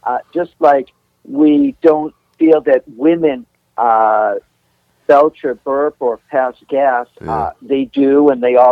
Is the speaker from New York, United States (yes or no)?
yes; New York, United States; now in Los Angeles, United States; And I grew up in New York, which, you know, we have this love-hate relationship with Boston, but we really love you guys.